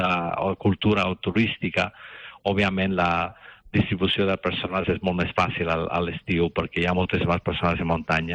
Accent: North Macedonia; jo soc d'origen balcànic, soc de Macedònia del Nord, alguna vegada vaig a Macedònia també

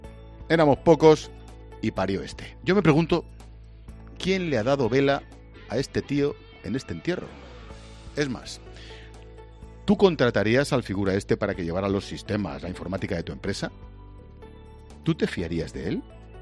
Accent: Spain; somos españoles.

